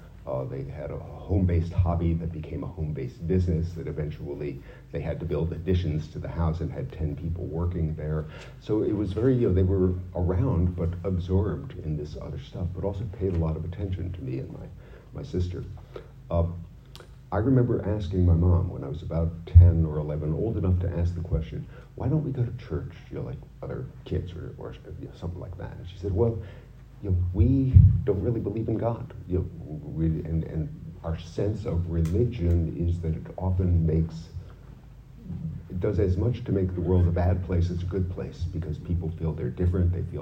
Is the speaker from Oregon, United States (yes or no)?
no; Connecticut, United States; I am from Connecticut.